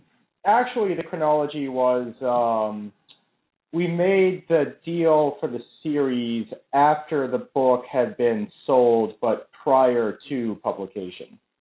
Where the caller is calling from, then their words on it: Manhattan, New York, United States; I am calling from the island of Manhattan.